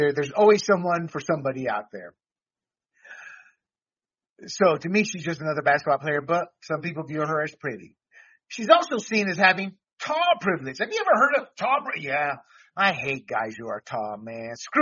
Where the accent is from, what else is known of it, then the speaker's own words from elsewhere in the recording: Panama; And being born and raised as an American citizen in a third world country where I saw two dictators, where I was interrogated right before the Panamanian invasion